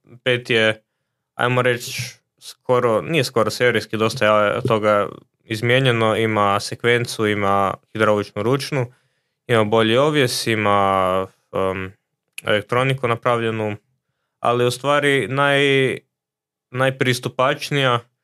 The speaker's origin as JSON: {"language": "Croatian", "country": "Croatia", "said": "A kod nas u Hrvatskoj, ja sam završio u 5 popodne"}